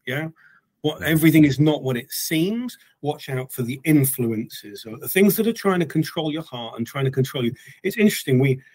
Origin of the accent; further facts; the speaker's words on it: United States; accent: British; I'm an American who speaks with a British accent. So my dad was a Yank